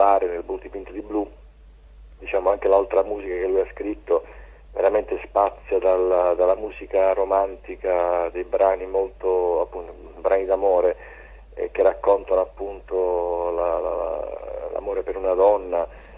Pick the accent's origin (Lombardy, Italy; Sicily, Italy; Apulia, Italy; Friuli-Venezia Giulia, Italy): Apulia, Italy; io sono anche io pugliese, a pochi chilometri da Polignano dove lui è nato